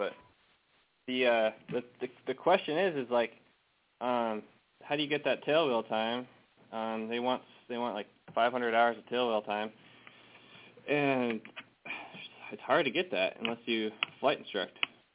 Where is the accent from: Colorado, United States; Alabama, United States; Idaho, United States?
Idaho, United States; I grew up in North Idaho, near Spokane, Coeur d'Alene, Spokane Coeur d'Alene area.